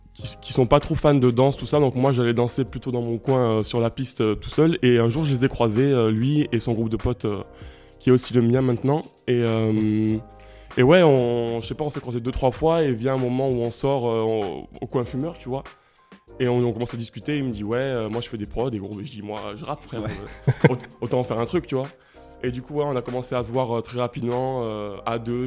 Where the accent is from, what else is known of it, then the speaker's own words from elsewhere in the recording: Toulouse, Occitanie, France; J'ai toujours été autour de Toulouse. Mais ma mère habite dans Gers, donc j'ai fait une petite partie de mon enfance dans Gers, dans la périphérie toulousaine. Et puis après, ouais, ça fait 4-5 ans que j'habite seul sur Toulouse, là.